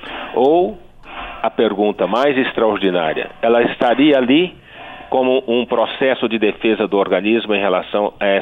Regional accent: Brazil; nos impõem uma condição de como brasileiros e de como pesquisadores e de como médicos

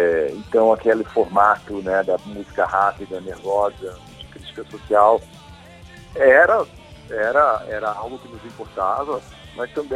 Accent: Brasília, Federal District, Brazil; also born or lived in Rio de Janeiro; Eu amo essa cidade, eu considero a minha cidade natal, embora eu tenha nascido no Rio. Eu sou de Brasília, entendeu? Eu aprendi a velejar no Lago Paranoá

